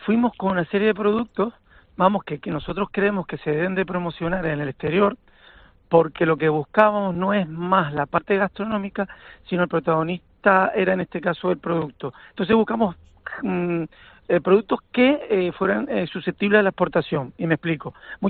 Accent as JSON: {"language": "Spanish", "region": "Canary Islands", "country": "Spain", "said": "lo que comemos los canarios"}